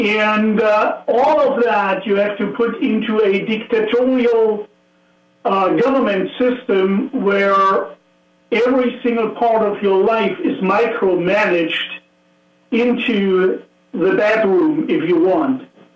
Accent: East Germany, Germany; I grew up in East Germany.

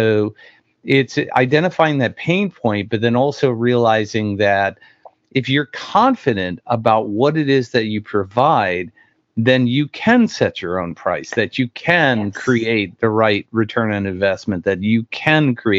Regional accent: New York, United States; I was born and raised in New York, and I was raised so New York Catholic that my mother was a travel agent for guilt trips

